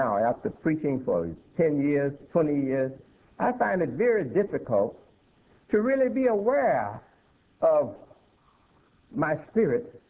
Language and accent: English; United States; I find myself speaking as an American and as an imam and not even knowing the difference.